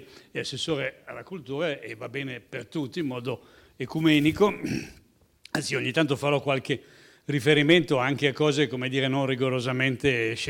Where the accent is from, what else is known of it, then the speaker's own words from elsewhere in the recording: Desio, Lombardy, Italy; born there; Io, come capite dall'accento, non sono di Cernusco, però qui vicino sono nato a Desio, che in fondo tutto sommato non è molto lontano.